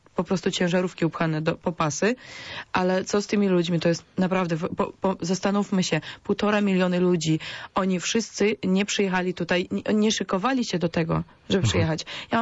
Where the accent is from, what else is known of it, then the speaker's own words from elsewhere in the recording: Ukraine; Polish is a second language; moved away as an adult; now in Poland; ja jestem Ukrainką, więc mogę powiedzieć, że super, że są tutaj